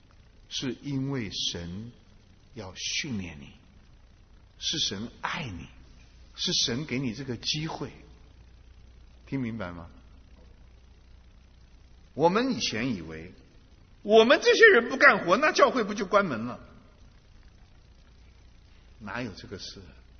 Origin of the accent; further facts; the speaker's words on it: China; 我们中国人其实很幸运啊。